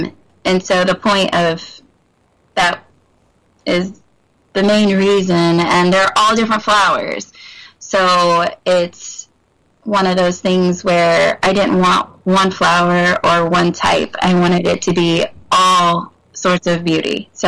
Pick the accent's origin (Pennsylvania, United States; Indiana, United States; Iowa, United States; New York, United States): Indiana, United States; Kokomo; I graduated from Oconoqua High School.